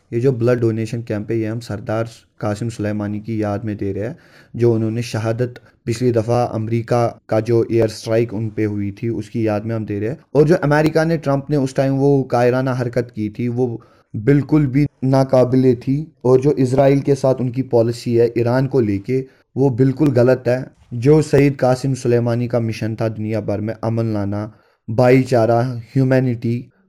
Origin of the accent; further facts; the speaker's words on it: Budgam, Jammu and Kashmir, India; और मैं बड़गाम का रहने वाला हूँ।